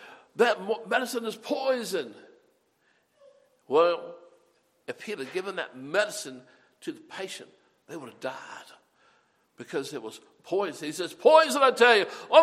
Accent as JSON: {"language": "English", "town": "Memphis", "region": "Tennessee", "country": "United States", "tie": "born or raised there", "said": "when I grew up in Memphis, and some of y'all went to SFA and Nacogdoches"}